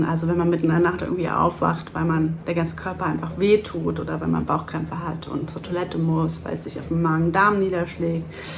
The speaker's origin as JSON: {"language": "German", "region": "Hamburg", "country": "Germany", "said": "ich komme aus Hamburg"}